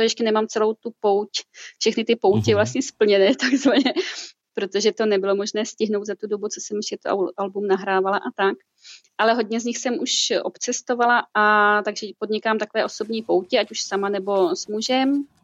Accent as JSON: {"language": "Czech", "town": "Mělník", "region": "Central Bohemian Region", "country": "Czechia", "said": "pocházím z Mělníka za prvé, takže ty kořeny tam jsou jasné"}